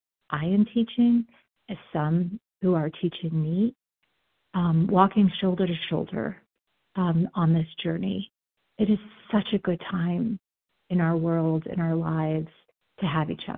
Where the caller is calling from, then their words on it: Denver, Colorado, United States; I'm calling from Denver, Colorado.